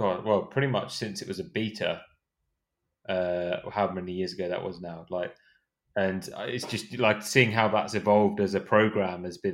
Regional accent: United Kingdom; hot in that time of year, especially for a Brit who's not used to the hot temperatures in February.

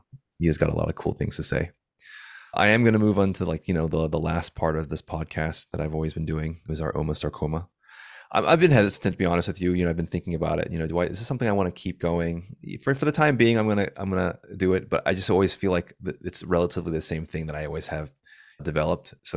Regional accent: San Francisco, California, United States; I'm obviously from San Francisco.

